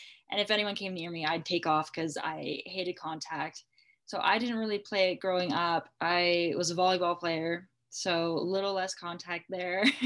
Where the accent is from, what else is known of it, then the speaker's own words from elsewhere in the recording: Canada; So to have that also as a Canadian, it's like, that's awesome. So she's like pretty worshipped here.